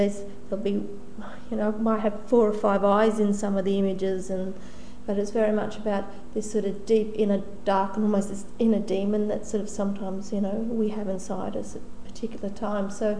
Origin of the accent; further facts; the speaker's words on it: Roma, Queensland, Australia; now in Brisbane, Australia; Gubbi Gubbi woman from the Sunshine Coast, but I also have connections with the Gamilaroi and Wiradjuri people of New South Wales. But I grew up in Roma, Western Queensland